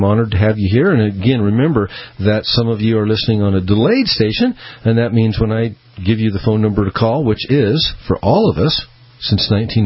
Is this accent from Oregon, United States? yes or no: no; Boise, Idaho, United States; also born or lived in Peoria, Illinois; I was born in Peoria, Illinois, and moved to Boise way back when. So all of my life I've been living in Boise